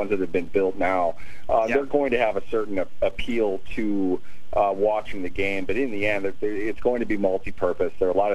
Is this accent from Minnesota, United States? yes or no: yes; Minneapolis, Minnesota, United States; growing up in Minneapolis, Target Center is where the Timberwolves played.